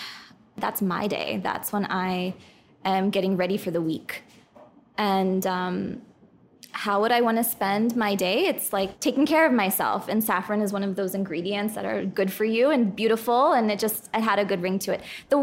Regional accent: Pennsylvania, United States; I grew up in Pennsylvania, learned Hindi from watching Bollywood movies, took it in college, stay pretty connected to my family back in India.

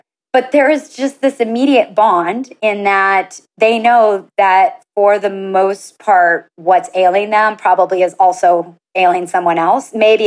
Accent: Hawaii, United States; And as a Hawaiian Filipino, we say, however you ride the wave, you've surfed that wave.

